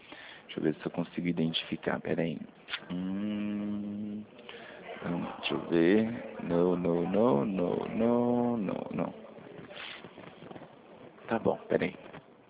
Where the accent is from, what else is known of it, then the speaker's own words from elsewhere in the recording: São Paulo, Brazil; eu sou de São Paulo, a gente é da central de São Paulo